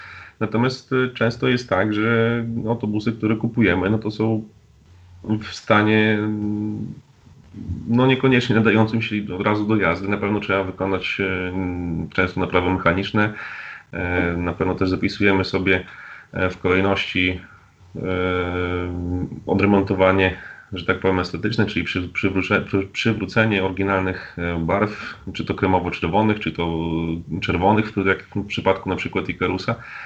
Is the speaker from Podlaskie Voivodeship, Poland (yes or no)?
yes; Białystok, Podlaskie Voivodeship, Poland; mimo że mieszkam w Białymstoku od urodzenia